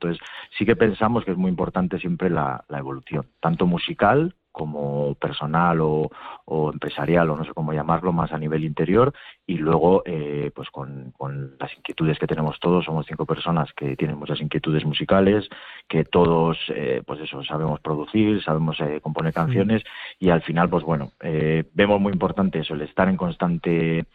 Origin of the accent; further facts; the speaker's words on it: Basque Country, Spain; somos todos de la zona, somos del Duranguesado, pues de Abadiño, de Lorrio, de Durango, de Berriz